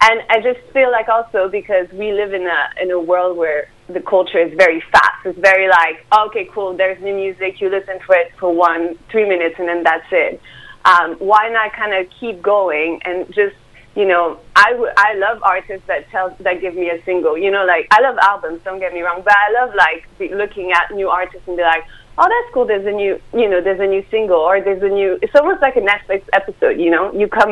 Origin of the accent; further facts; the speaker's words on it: France; Yeah, my mom is American and my dad is French. So I grew up in France, went to art school there, and then my mom wanted to g